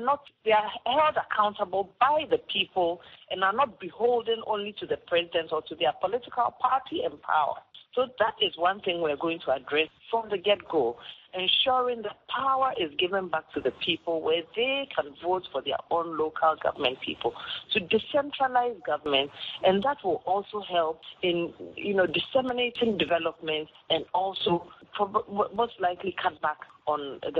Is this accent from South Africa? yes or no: no; Ghana; I am a Ghanaian woman, obviously. I have lived my entire life in Ghana. I was brought up as a child in the military barracks. I also did my university education in Ghana, except for 1 year, which I did in Tanzania, so because I studied Swahili.